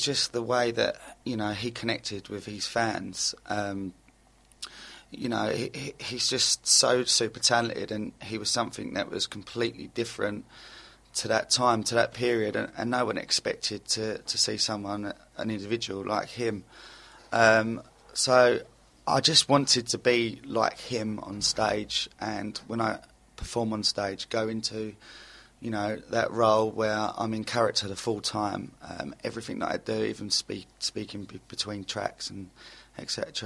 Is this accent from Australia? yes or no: no; Dagenham, London, United Kingdom; now in Hornchurch, United Kingdom; I'm originally from Dagenham in Essex.